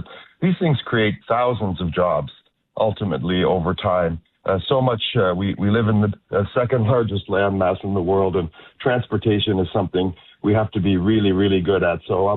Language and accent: English; Prince Edward Island, Canada; born there; I was born in Prince Edward Island, so I thought I knew what wind felt like